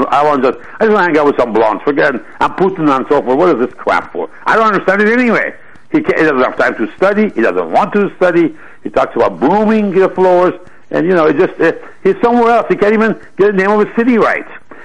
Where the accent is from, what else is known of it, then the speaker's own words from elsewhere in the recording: Washington, District of Columbia, United States; I grew up in Washington. My dad was a diplomat. I grew up in 72, 73.